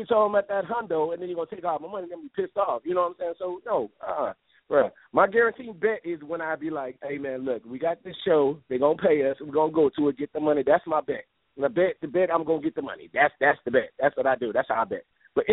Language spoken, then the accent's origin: English; New York, United States; now in Atlanta, United States; I like Brooklyn. I'm from New York, but, that you know, ATL